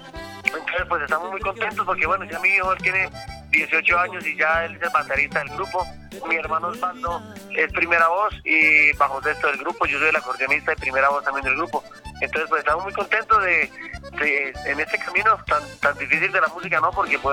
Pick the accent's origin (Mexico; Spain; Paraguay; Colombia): Colombia; El Carmen de Chucurí, Santander; now in Bogotá, Colombia; nosotros somos oriundos del Carmen de Chucurí, Santander. Bueno, desplazados por la violencia en esa época, pues por los conflictos entre el ELN y otros grupos por el margen de la ley, salimos desplazados. Llegamos aquí a Bogotá